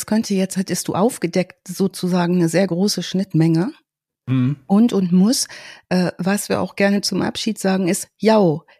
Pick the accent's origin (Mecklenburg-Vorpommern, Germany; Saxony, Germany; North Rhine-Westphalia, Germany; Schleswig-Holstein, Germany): North Rhine-Westphalia, Germany; Schloss Holte-Stukenbrock; Also ich bin, wie gesagt, in meiner Heimat ja auch schon lange nicht mehr, in meiner Ursprungsheimat, aber immer mal wieder da, wenn ich meine Eltern besuche.